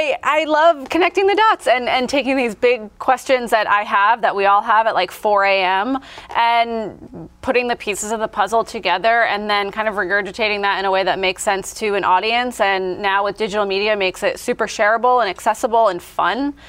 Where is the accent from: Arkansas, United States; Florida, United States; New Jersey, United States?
New Jersey, United States; So I grew up in New Jersey. I went to public school.